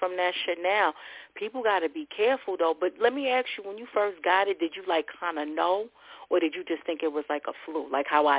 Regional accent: Queens, New York, United States; Jamaica, Queens. That was the nucleus of the shit when it started in New York City. I had more people that I grew up in Southside than anything.

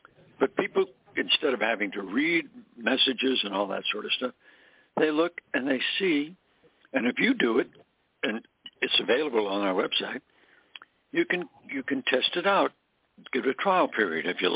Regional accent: Coronado, California, United States; I went to a drug store here in my hometown of Coronado, California

